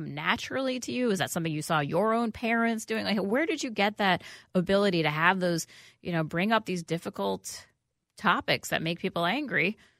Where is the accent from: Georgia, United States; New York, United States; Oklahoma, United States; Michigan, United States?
New York, United States; New York City; now in Minneapolis, United States; you know, all y'all know, I grew up in New York City. I came out here because this is a much better place to live